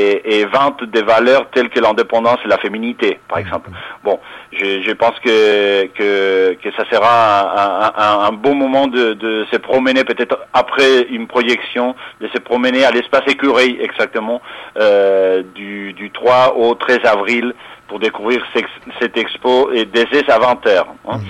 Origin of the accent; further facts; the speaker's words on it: Spain; en tant qu'espagnol, je dirais, on a un peu honte